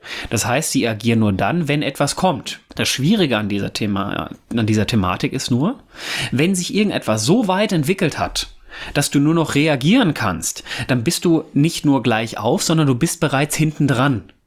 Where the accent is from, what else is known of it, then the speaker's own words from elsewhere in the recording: North Rhine-Westphalia, Germany; Ich komme ja ursprünglich aus dem Pott